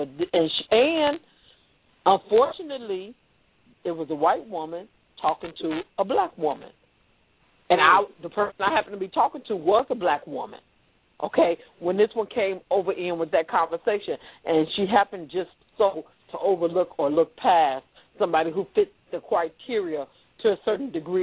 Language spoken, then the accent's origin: English; Chicago, Illinois, United States; Remember, I'm from Chicago.